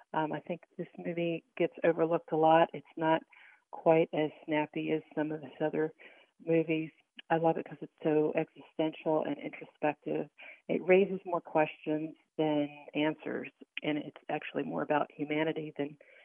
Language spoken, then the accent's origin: English; Clayton, United States; from Clayton.